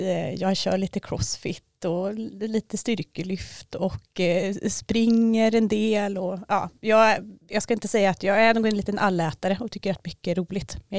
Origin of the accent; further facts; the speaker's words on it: Värmland, Sweden; now in Örebro, Sweden; jag är värmlänning från början, men flyttade till Örebro för ungefär 20 år sedan. På grund av ett hästintresse faktiskt.